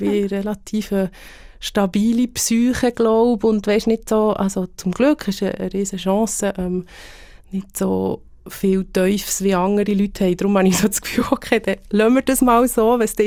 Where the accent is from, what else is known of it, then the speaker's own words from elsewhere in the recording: Bern, Switzerland; accent: Bernese German; Ich versuche ja, die Berndeutsche oder unseren Dialekt zu zelebrieren